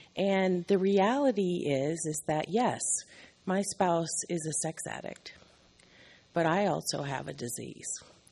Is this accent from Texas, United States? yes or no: yes; San Antonio, Texas, United States; from San Antonio.